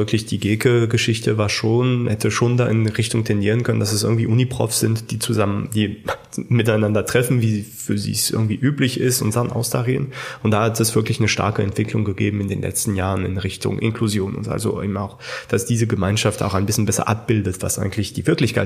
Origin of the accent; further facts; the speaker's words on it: Switzerland; als Schweizer